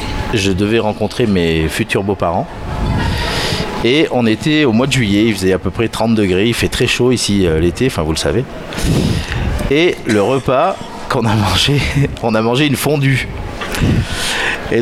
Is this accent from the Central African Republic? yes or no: no; Nouvelle-Aquitaine, France; Alors, je suis français d'origine et je viens d'une région qui s'appelle le Périgord. Périgord, c'est dans le sud-ouest de la France.